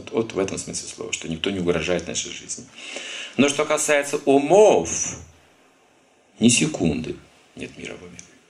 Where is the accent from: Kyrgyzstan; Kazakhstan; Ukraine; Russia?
Kazakhstan; Мы из Казахстана, а кто будет завидовать?